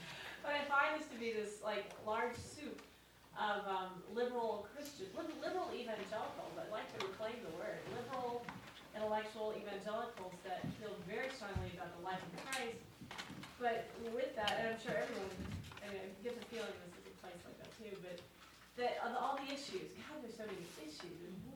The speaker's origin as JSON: {"language": "English", "town": "Washington", "region": "District of Columbia", "country": "United States", "said": "I'm from the East Coast and Washington, D.C., and part of Church of the Savior"}